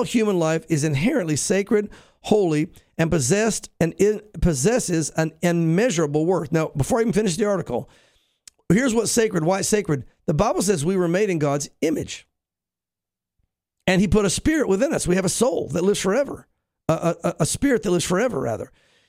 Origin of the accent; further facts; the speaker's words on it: the South, United States; I grew up in the South. I went to church like a Christian.